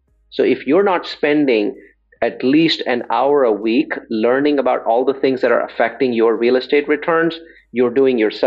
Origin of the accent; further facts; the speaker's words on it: India; now in United States; I think I'm Indian